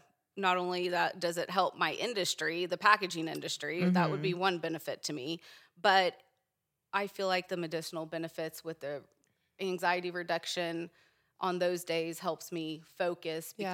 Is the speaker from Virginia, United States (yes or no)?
yes; Virginia, United States; but I grew up in Virginia grew up going to Myrtle Beach and that sort of area.